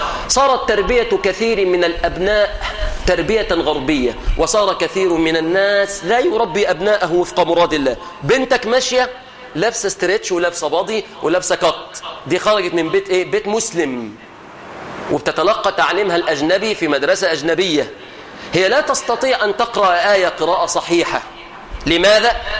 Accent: Egypt; اللهم احفظ بلادنا مصر

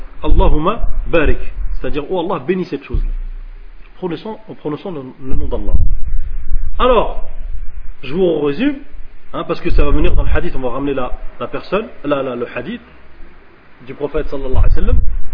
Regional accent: Algeria

